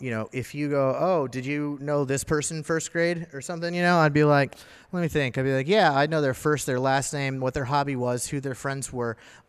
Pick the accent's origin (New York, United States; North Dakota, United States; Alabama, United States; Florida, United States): Florida, United States; Casselberry; now in Winter Springs, United States; I grew up right around here. I grew up in Castleberry.